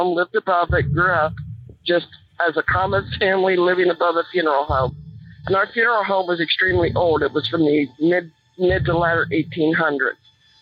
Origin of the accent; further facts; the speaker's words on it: Lancaster, Ohio, United States; I'm calling from Lancaster, Ohio. I grew up in the state of Ohio, born and raised in Lancaster.